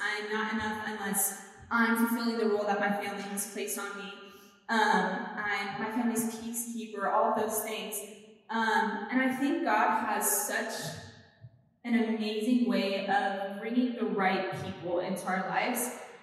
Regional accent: Yamhill, Oregon, United States; I'm actually from Oregon, that was me showing over there. I'm actually, 20 minutes from Newburgh. I'm from a super small town called Yamhill.

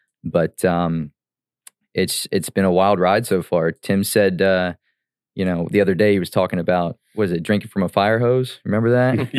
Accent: Reading, Pennsylvania, United States; But no, I was born in Pennsauken, New Jersey, lived there till about 97. And then parents, moved the family over here to Reading and been here ever since.

